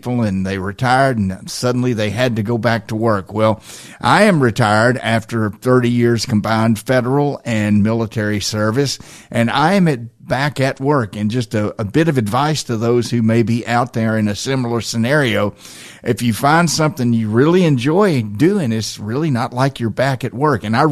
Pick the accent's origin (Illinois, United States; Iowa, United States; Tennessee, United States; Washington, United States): Tennessee, United States; Lawrenceburg; that reminded me of a story from my hometown just down the road in Lawrenceburg, Tennessee, when I was growing up, and it's still there.